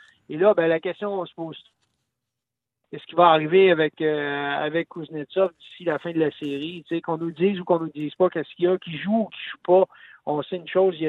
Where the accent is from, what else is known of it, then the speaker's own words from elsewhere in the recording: Quebec, Canada; comme on dit chez nous au Québec